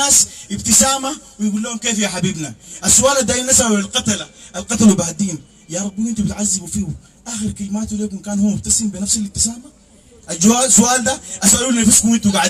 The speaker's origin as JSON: {"language": "Arabic", "country": "Sudan", "said": "نحن كسودانيين حنوريكم يعني شو دم السوداني ده"}